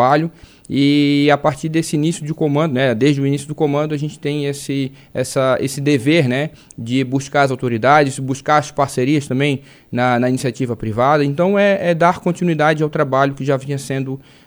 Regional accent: Florianópolis, Santa Catarina, Brazil; now in Orleans, Brazil; Depois retornei a Florianópolis, que é a minha cidade natal.

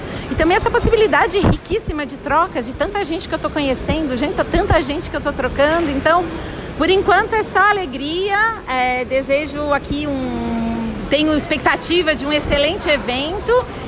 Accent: Urussanga, Santa Catarina, Brazil; eu, que vim de Uruçanga

